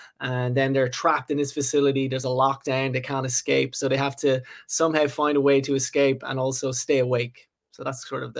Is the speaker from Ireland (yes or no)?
yes; Ireland; So myself and Derek, we actually went to film school together so we're both from Ireland, and there's a film school in Dublin